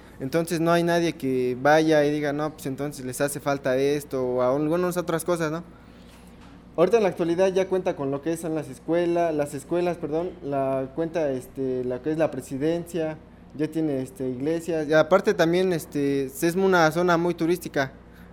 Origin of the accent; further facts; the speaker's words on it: Ecatlán, Puebla, Mexico; aquí tengo lo que es mi comunidad, que es Ecatlán. Pertenece al municipio de Jonotla. Es de la Sierra Norte del estado de Puebla.